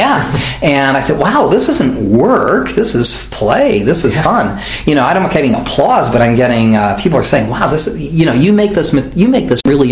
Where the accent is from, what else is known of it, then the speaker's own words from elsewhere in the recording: Cleveland, Ohio, United States; this was growing up in Cleveland, Ohio